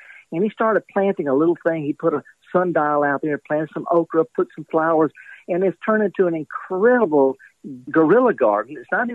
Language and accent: English; Mississippi, United States; I'm born and raised in Mississippi. My great-grandmother was a horticulturist, lived across the street.